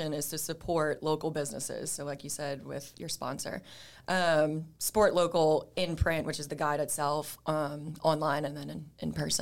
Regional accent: New Orleans, Louisiana, United States; moved away as an adult; And I'm from New Orleans originally, but I moved here for school in 2010 and never left. And Jen's husband and I grew up together in New Orleans as kids, so that's how we became friends.

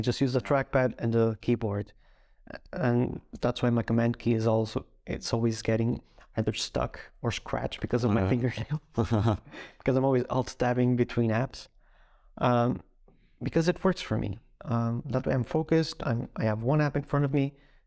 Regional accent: Portugal; I noticed in other situations a bit of resistance when I show up as, I'm from Portugal.

